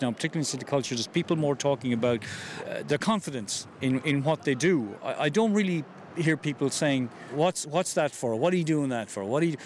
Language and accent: English; Connacht, Ireland; now in Limerick, Ireland; I'm from Mayo, I'm from the country of Mayo